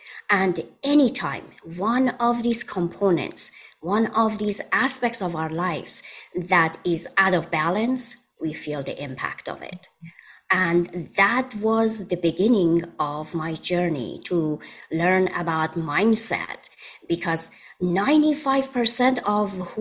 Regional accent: Iran; now in United States; As you mentioned, I am originally from Iran and I moved to America about 33 years ago.

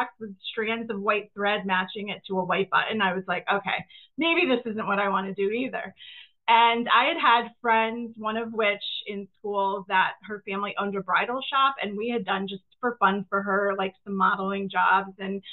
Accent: Holland, Massachusetts, United States; I'm from Massachusetts originally, from a really small town called Holland, Mass, that nobody usually has ever heard of. It's central Massachusetts.

